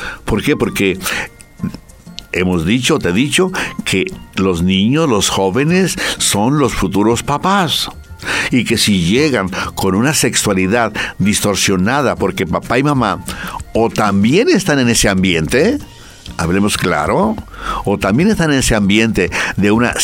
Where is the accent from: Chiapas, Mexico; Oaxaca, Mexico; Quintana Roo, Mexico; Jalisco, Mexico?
Jalisco, Mexico; Guadalajara; Yo en mi tierra, Guadalajara, vivía en un barrio en torno a la central camionera.